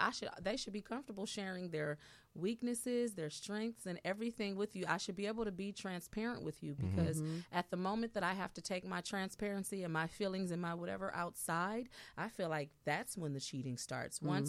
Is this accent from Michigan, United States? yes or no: no; California, United States; because I'm from California and Californians don't really get perms.